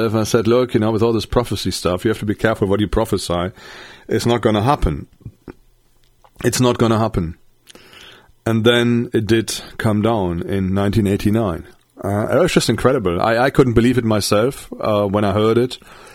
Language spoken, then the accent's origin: English; Germany; I grew up in West Germany.